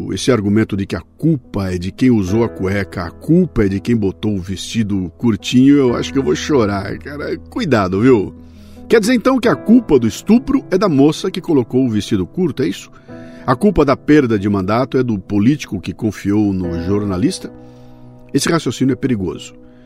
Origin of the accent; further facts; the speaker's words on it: Bauru, São Paulo, Brazil; porque eu sou de Bauru e falo porta